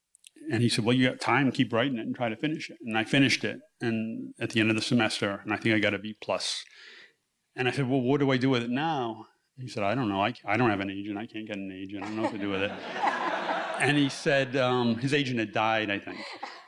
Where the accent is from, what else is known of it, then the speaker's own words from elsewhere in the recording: New Bedford, Massachusetts, United States; And I'm from East Coast, from a town called New Bedford, which is a fishing town. And all my dad, my uncles, my grandfather had all been fishermen.